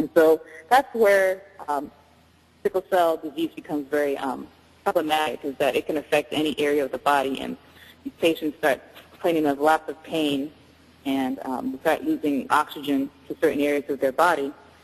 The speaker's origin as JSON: {"language": "English", "region": "Maryland", "country": "United States", "tie": "born or raised there", "also_born_or_lived": "Louisiana", "said": "I was born in Louisiana, grew up in Maryland. My parents are Nigerian, so they came here to study, to go to school and stuff, and I was born in the process"}